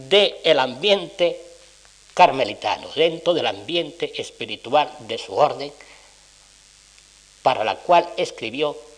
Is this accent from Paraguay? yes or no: no; Granada, Andalusia, Spain; yo lo agradezco como granadino, como profesor jubilado